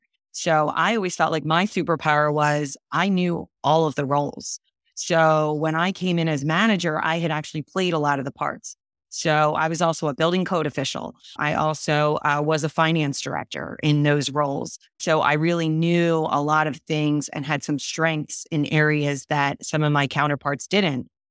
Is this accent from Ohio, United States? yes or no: no; New Jersey, United States; I grew up in South Jersey at the beach, and I was always involved in community events.